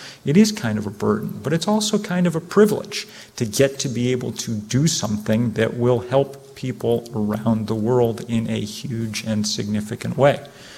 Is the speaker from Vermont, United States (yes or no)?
yes; Vermont, United States; That's my home state of Vermont